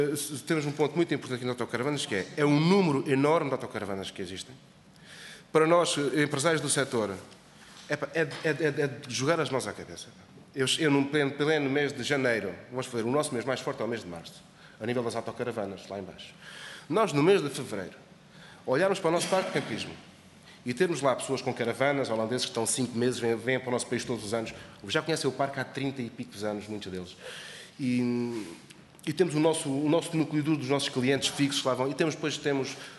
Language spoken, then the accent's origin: Portuguese; Odemira, Beja, Portugal; Eu quando era miúdo na minha aldeia, sou alentejano, Conselho de Odmira